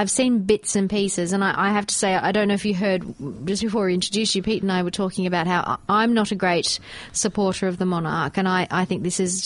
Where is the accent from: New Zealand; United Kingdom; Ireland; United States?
Ireland; See, I'm Irish, so I'm not into the monarchy.